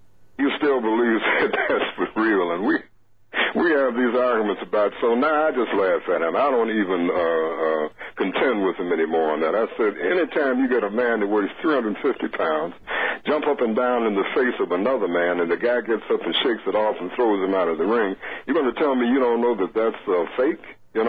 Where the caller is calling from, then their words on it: Richland Park, Illinois, United States; Good morning. I'm Richland Park, Illinois.